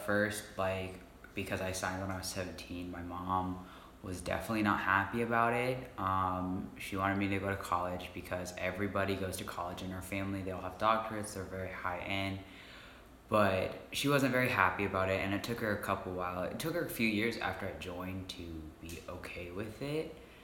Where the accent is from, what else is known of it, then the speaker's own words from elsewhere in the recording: Portland, Oregon, United States; also born or lived in China; I'm 24. I was adopted, so I was brought in from China, became a citizen in 95, lived in Portland, Oregon.